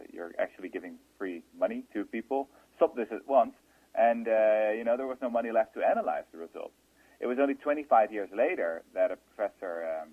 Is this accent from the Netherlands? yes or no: yes; Netherlands; English is a second language; I'm from the Netherlands, which is like the flattest part of the earth.